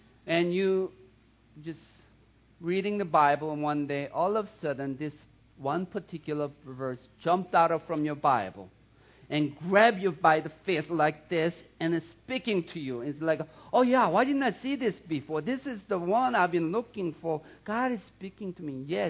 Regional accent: southern Sweden, Sweden; accent: Southern Swedish; English is a second language; In case you don't know that I'm from Southern Sweden, that's why I have a heavy accent.

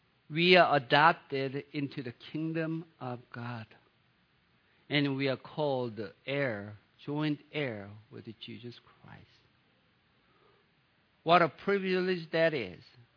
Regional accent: South Korea; many of you think that I'm from Sweden because of my Swedish accent, but I'm really from South Korea.

